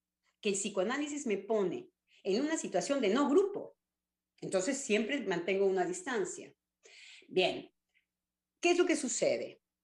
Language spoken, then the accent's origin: Spanish; Mexico; y mucho menos como mexicana, y en la realidad de mi país, que conozco porque lo llevo en los huesos